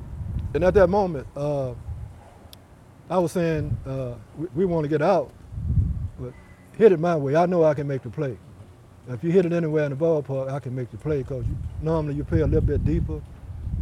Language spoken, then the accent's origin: English; Africatown, Alabama, United States; Well, we come from Africa Town. At least I do. My wife comes from Whistler, which is 3 miles away.